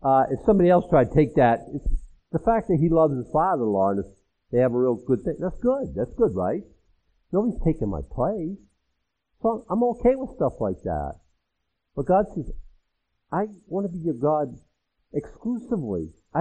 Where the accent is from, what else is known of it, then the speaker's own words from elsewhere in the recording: United States; And I think that growing up in America, that was the thing.